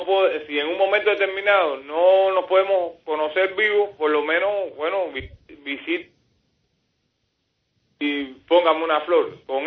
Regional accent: Cuba; somos los cubanos que estamos dentro de Cuba enfrentando al régimen públicamente

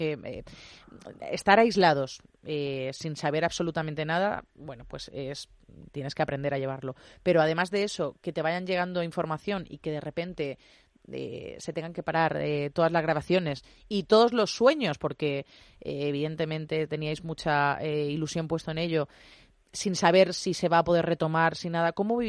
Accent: Molina de Segura, Region of Murcia, Spain; yo soy de Molina.

